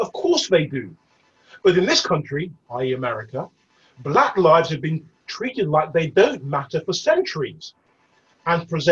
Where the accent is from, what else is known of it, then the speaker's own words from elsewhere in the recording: Hackney, London, United Kingdom; Growing up in Hackney